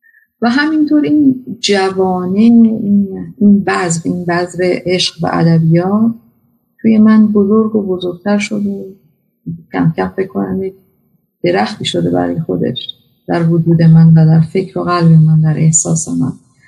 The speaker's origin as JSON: {"language": "Persian", "town": "Abadan", "region": "Khuzestan", "country": "Iran", "tie": "born or raised there", "also_born_or_lived": "Tehran", "said": "من متولد تهرانم، بزرگ شده جنوب ایران، آبادان."}